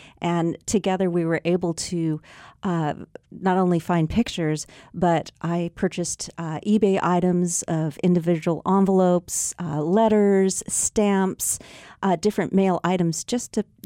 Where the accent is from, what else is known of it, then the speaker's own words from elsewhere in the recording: Chico, California, United States; because My Hometown Chico is the title of two of my other books. And I'm local, born and raised here. I love the history of Chico.